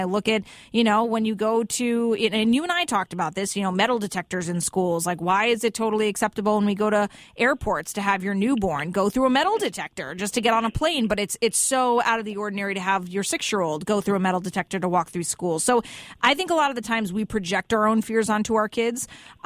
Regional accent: Fairfield, United States; As the former chief in Fairfield, especially when I was growing up in Fairfield, I vaguely remember

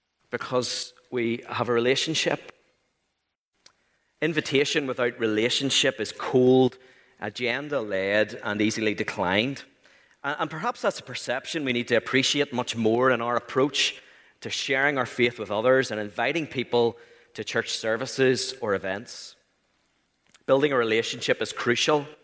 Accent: Waringstown, Northern Ireland, United Kingdom; I come from Waringstown.

